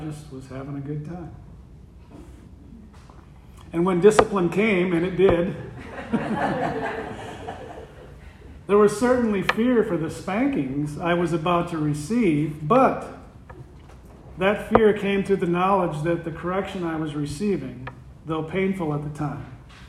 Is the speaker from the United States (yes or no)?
yes; South Dakota, United States; It reminds me of a time when I was knee-high of a grasshopper growing up in South Dakota, probably 4 or 5 years old.